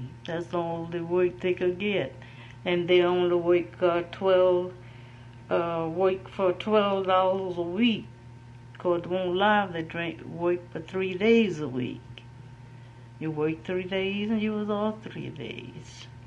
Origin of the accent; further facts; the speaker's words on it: Hartford, North Carolina, United States; born there; now in Port Washington, United States; I was born in Hartford, North Carolina.